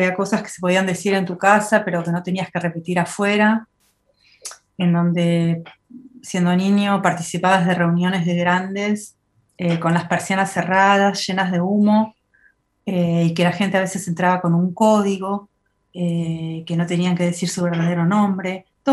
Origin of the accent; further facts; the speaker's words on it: Buenos Aires, Argentina; Yo soy de Buenos Aires, pero mi papá era de La Plata. O sea que tengo un contacto fuerte con La Plata porque fui siempre a la casa de mi tía, a mis primos